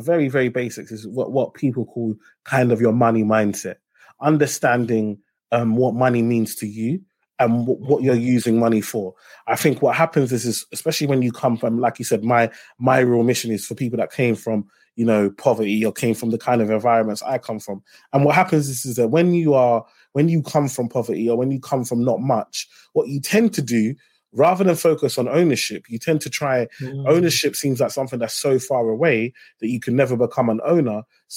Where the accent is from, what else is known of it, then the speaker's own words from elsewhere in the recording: Tower Hamlets, London, United Kingdom; Yeah, so I come from Tower Hamlets in East London.